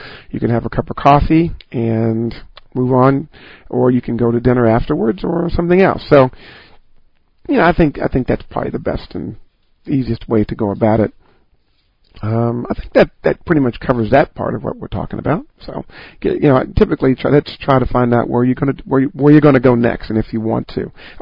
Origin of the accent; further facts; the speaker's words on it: Midwest, United States; Mind you, I am from the Midwest, and probably from a bit of a different era.